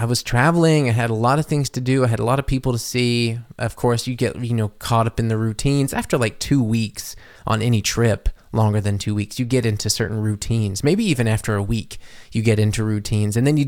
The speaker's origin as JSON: {"language": "English", "country": "United States", "said": "my past as an American"}